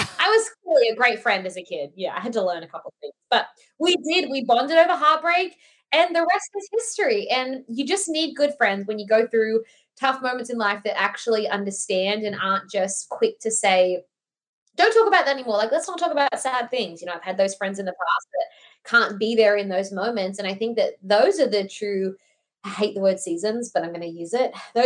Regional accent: Australia; moved away as an adult; now in Los Angeles, United States; Well, I am an Aussie chick that moved to LA 8 years ago and good times all around.

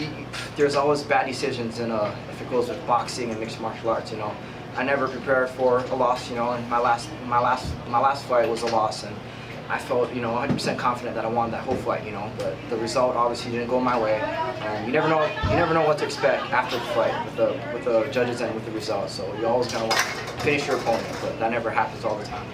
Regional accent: Waianae, Hawaii, United States; You know, I'm from Waianae, Hawaii. I've been on here since right after high school, you know

